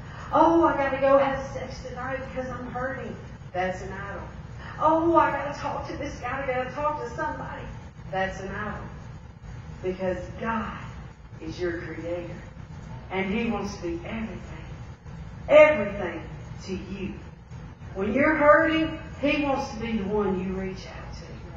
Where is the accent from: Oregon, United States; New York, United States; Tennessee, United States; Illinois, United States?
Tennessee, United States; Nashville; It was called Nashville, just because I'm from Nashville, born and raised.